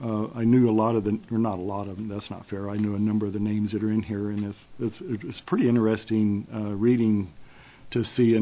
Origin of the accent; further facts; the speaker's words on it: Lincoln, United States; I grew up on McDonald's in Lincoln from about 9th grade on or something.